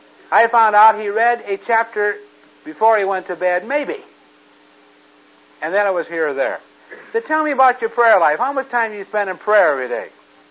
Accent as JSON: {"language": "English", "town": "Modesto", "region": "California", "country": "United States", "tie": "born or raised there"}